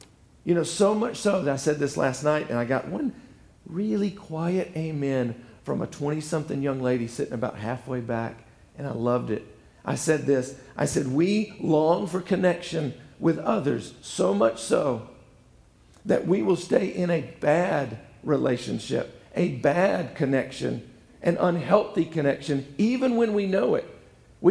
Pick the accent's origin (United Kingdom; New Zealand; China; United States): United States; the South; I'm from the South. In the South, we're real good at that, hey, how you doing?